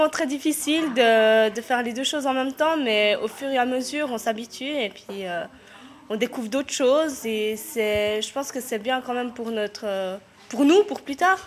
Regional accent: Switzerland; born there; je suis une Vietnamienne que dire, ouais, en fait, je suis née en Suisse. Je suis suisse.

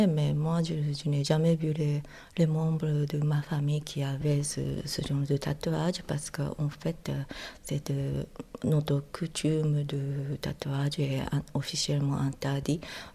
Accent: Japan; now in Corcelles, Switzerland; je viens du Japon. J'habite à Kozel depuis 11 ans

